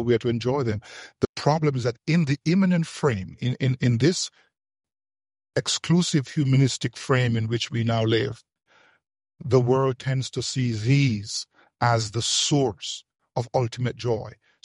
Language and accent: English; Jamaica; now in North America; I think that the same struggle that I saw growing up in Jamaica are the same struggles that we have here.